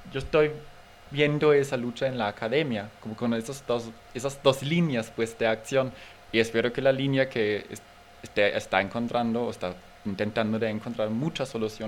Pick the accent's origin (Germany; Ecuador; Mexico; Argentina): Germany; me gustaría agregar un ejemplo de mi tierra natal, Alemania